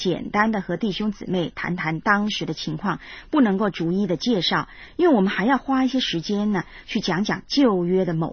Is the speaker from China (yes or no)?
yes; China; 套用我们中国人的说法呢，就是该撒是皇帝，那么希律的家族等于是诸侯一样，负责统治属于自己的土地。